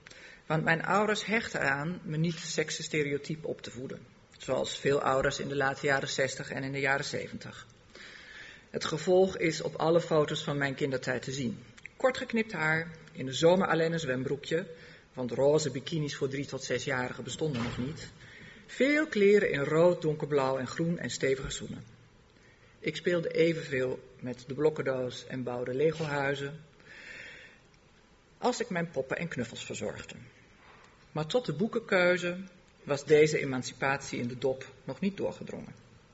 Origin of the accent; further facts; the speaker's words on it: Germany; also born or lived in Netherlands; ben ik verhuisd met mijn gezin naar Duitsland. Ik ben daar geboren en opgegroeid en het is, zoals dat heet, mijn vaderland. In Nederland heb ik ruim 20 jaar gewoond en gewerkt. Ik beschouw het als mijn moederland.